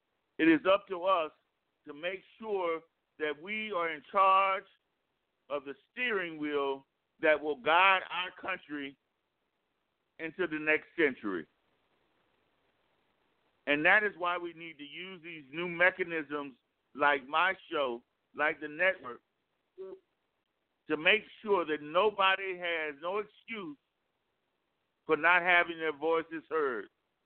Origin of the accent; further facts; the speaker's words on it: United States; I am an American, first and foremost. I'm an African-American, a proud African-American, but I am American first and foremost.